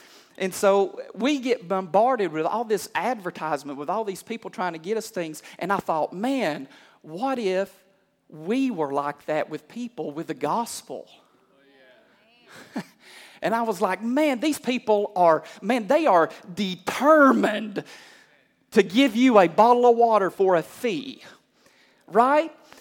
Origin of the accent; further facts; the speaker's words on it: Benton, United States; and see, I'm from Benton, and I'm not used to driving in Atlanta.